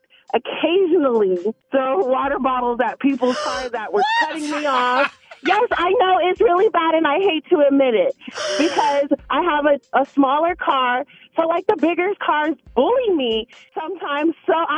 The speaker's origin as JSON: {"language": "English", "region": "Arizona", "country": "United States", "said": "I'm originally from Arizona, and I had really, really bad road rage"}